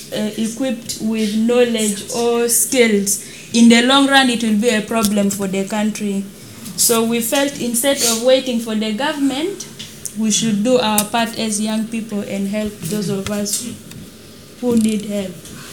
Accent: South Sudan; So I'm from South Sudan.

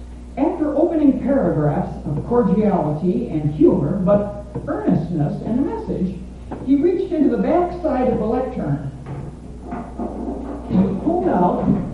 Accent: Minnesota, United States; I moved back home to my home state of Minnesota, where my husband was an intern at the University Hospital.

